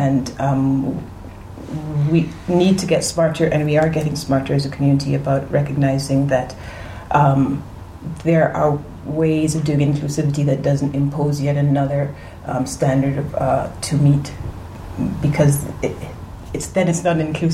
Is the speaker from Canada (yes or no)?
yes; Canada; Yeah, and I'm from Canada